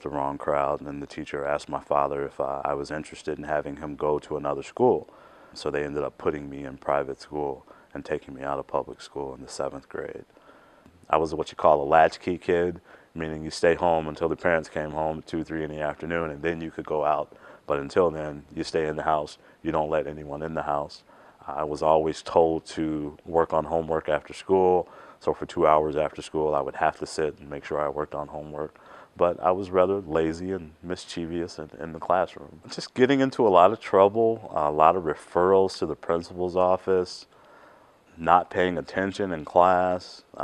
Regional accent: Chicago, Illinois, United States; born or raised there

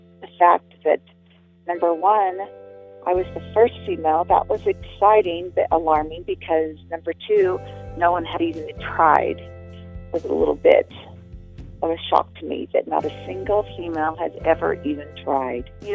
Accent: Provo, Utah, United States; As a youth growing up in Provo, I was born and raised in Provo. That's where I kind of was, with a single mom and seven siblings.

